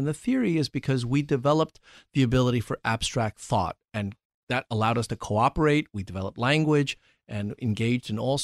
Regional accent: New York City, New York, United States; You know, I grew up in New York City and benefited from the New York City's public school system, the best education that money didn't have to buy.

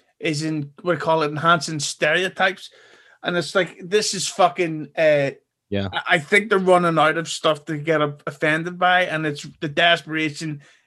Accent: Belfast, Northern Ireland, United Kingdom; I'm from Belfast

